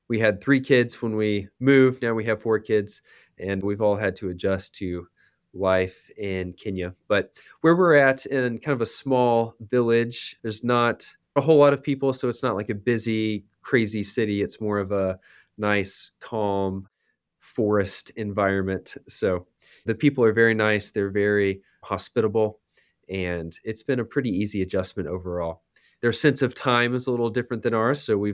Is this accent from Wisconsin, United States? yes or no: no; Louisville, Kentucky, United States; So I grew up in Louisville, Kentucky, went away for undergrad and decided it was time to come back to my home state for medical school.